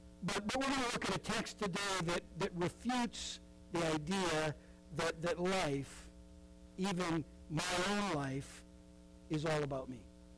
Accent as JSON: {"language": "English", "region": "Minnesota", "country": "United States", "tie": "born or raised there", "said": "But I grew up in Minnesota, you know, not far from South Dakota"}